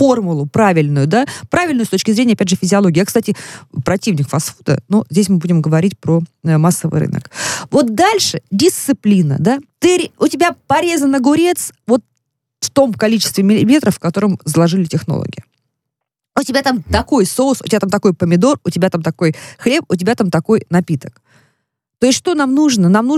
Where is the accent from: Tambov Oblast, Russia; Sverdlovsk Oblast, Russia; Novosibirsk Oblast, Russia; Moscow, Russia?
Novosibirsk Oblast, Russia; Novosibirsk; Я родом из Новосибирска, слушатели многие знают. И это третий город страны.